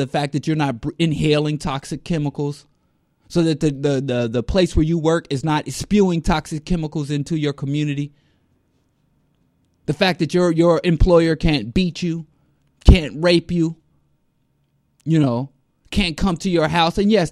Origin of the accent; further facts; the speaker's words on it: Brooklyn, New York, United States; I'm from Marcy. I am Brooklyn. The streets of Brooklyn.